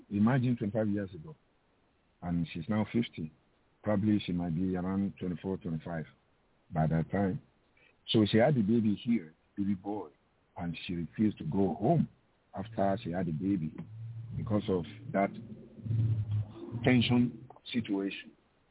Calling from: Providence, Rhode Island, United States; Are you able to do any innovation work in Rhode Island? Because I'm calling from Providence.

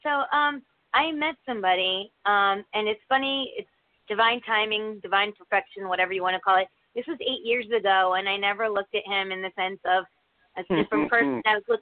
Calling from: Connecticut, United States; Connecticut.

